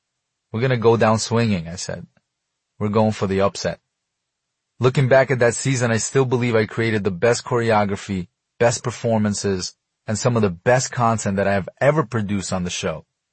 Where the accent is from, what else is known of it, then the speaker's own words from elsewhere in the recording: Brooklyn, New York, United States; accent: Brooklyn; And in my Brooklyn accent, I answered, I like to dance because I like to win.